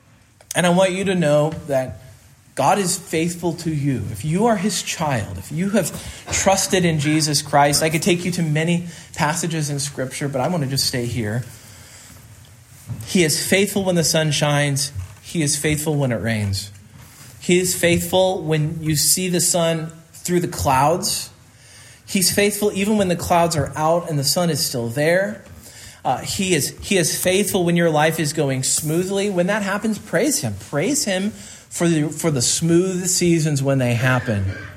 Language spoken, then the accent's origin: English; Kansas, United States; Grew up in Kansas, went to school in Arizona